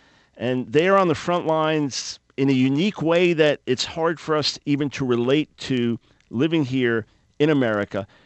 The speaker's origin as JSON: {"language": "English", "town": "Long Island", "region": "New York", "country": "United States", "tie": "born or raised there", "said": "Grew up on Long Island."}